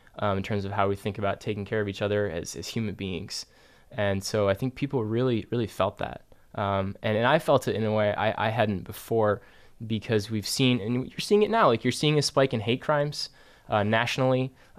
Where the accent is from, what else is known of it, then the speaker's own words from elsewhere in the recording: North Syracuse, New York, United States; because I grew up in the North Syracuse suburbs, which were, you know, there were great things about it, but it was very sheltered and very, very white.